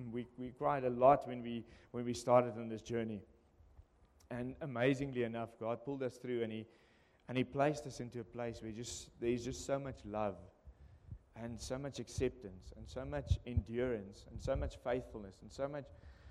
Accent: Namibia; that we as a pastor's couple were born and bred in Namibia.

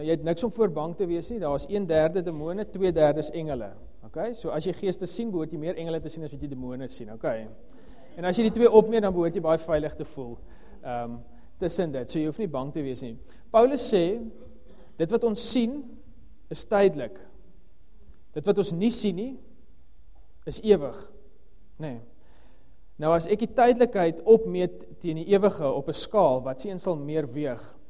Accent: Tulbagh, Western Cape, South Africa; En ek is 'n Bolander, ek het in Tulbagh groot geraak, wat die ander kant is.

